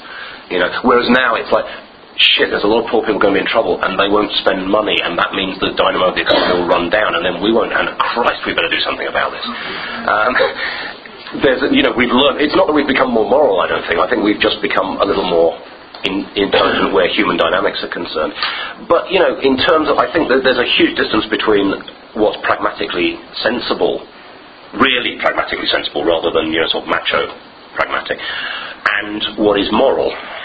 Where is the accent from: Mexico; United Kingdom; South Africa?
United Kingdom; I'm a British citizen, lived there all my life, right, and I didn't know about this.